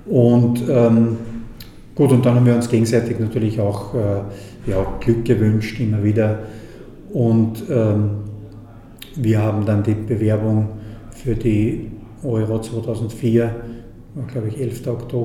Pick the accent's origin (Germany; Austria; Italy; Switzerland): Austria; Da begebe ich mich in eine schwierige Situation als Österreicher